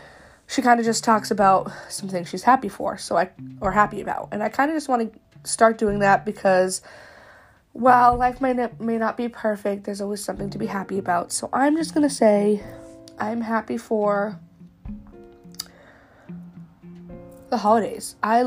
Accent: Massachusetts, United States; So yeah, I am from Massachusetts. I am a very big masshole, not meaning asshole. Masshole really just means I love Massachusetts, and I am here because obviously I was born here, but I don't want to leave.

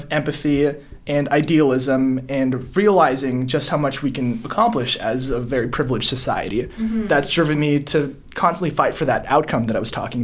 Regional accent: Philippines; born there; October 2nd, 1996, which was the day I was born. I was born in the Philippines.

